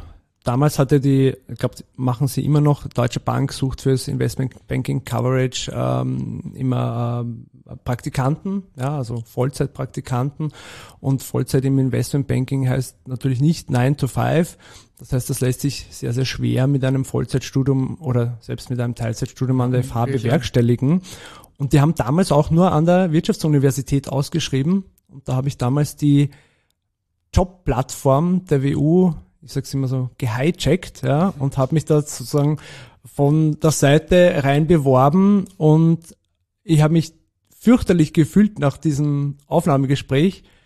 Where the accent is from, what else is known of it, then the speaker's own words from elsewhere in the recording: Vienna, Austria; geboren in Wien, ja, im 7. Bezirk aufgewachsen, dann im 8. in die Hack gegangen. Ich wohne jetzt im 6.